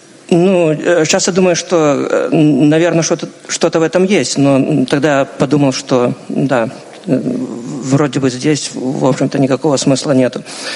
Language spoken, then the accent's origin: Russian; Belarus; из Беларуси.